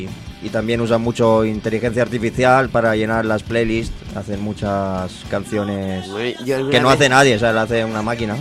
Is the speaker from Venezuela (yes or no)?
no; Italy; Spanish is a second language; No, soy italiano